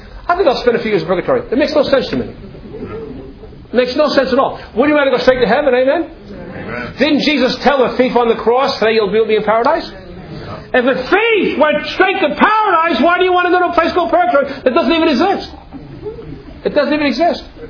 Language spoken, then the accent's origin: English; Queens, New York, United States; You know, I grew up in Queens, and a lot of the young people I grew up with, went to school with, they're in hell right now.